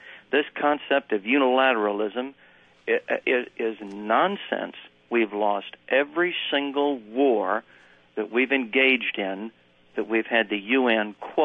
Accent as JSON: {"language": "English", "country": "United States", "said": "I speak to you now because I am an American"}